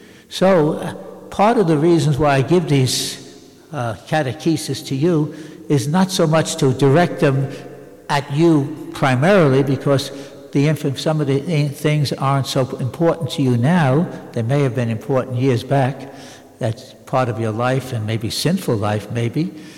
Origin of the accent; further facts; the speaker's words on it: United States; I come from America. You could walk for days in the Midwest and not even see a house.